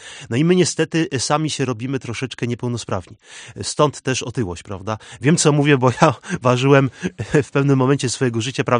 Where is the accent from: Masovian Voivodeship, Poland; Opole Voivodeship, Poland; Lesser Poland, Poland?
Opole Voivodeship, Poland; Nysa; No ja pochodzę z Nysy, więc mam blisko i granicę czeską.